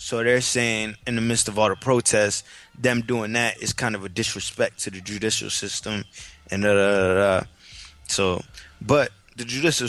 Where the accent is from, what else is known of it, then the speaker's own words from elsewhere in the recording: Brockton, Massachusetts, United States; now in Florida, United States; I was like, I come from Brockton, Mass.